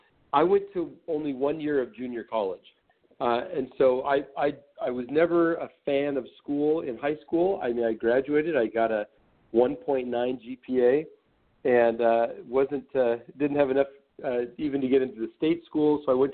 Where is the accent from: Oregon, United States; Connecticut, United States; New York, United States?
Oregon, United States; Portland; also born or lived in Whittier, California; Well, I was born down in Southern California, down in Whittier, California area. But when I was about 9 years old, my dad, the business he worked for, transferred him up to Portland, Oregon. So I gr